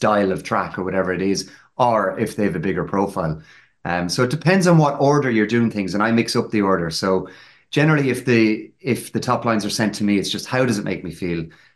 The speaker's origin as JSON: {"language": "English", "country": "Ireland", "said": "if only there was someone in Ireland who could relate to me as an Irish guy, you know, coming through or whatever."}